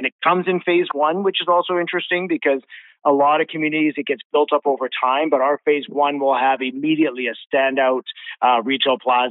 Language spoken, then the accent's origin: English; Richmond, British Columbia, Canada; I grew up in Richmond.